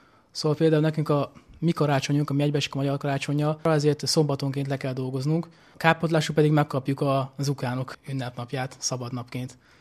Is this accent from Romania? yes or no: no; Zakarpattia Oblast, Ukraine; first language Hungarian; now in Hungary; Szerettem volna az anyanyelven tanulni, ezért gondoltam, hogy Magyarország az pont megfelel, mivel magyar anyanyelvű vagyok. Igazából Beregszászban is van egy magyar nyelvű főiskola, de ott nem volt számomra megfelelő szak.